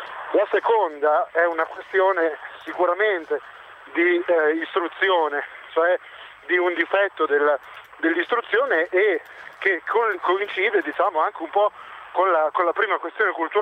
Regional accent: Bologna, Emilia-Romagna, Italy; now in Brescia, Italy; ho 24 anni, sto a Brescia, ma sono di Bologna, lavoro qui, mi sono laureato e sono venuto a lavorare fuori perché c'era lavoro fuori, diciamo.

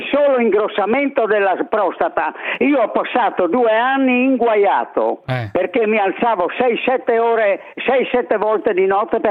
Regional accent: Friuli-Venezia Giulia, Italy; Io come friulano

